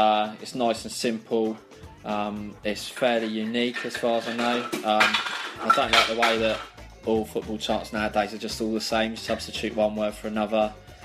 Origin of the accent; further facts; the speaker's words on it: Bournemouth, South West England, United Kingdom; supporting Bournemouth is because it's my hometown team and I'm very loyal and I've always supported them.